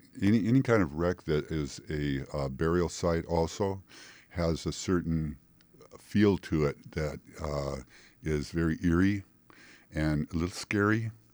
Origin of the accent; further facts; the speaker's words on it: Seattle, Washington, United States; I grew up in the North Seattle area, and I wanted to get away from that kind of mentality